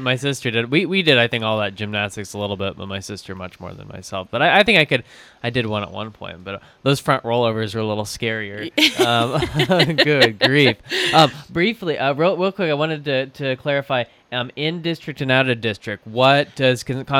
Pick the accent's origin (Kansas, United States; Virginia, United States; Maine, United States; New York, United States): Kansas, United States; Wichita; I'm actually from Wichita, so I know you're from around the area in Independence.